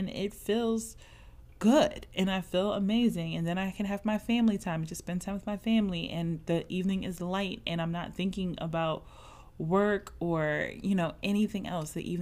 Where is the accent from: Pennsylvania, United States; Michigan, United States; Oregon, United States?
Pennsylvania, United States; Philadelphia; I'm from Philadelphia. Philadelphia, we had a urban clothing store in the city at the time called City Blue.